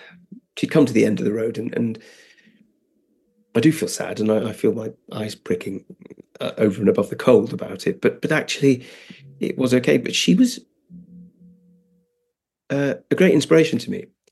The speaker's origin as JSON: {"language": "English", "region": "London", "country": "United Kingdom", "tie": "born or raised there", "said": "the loneliness of being a gay boy growing up in London"}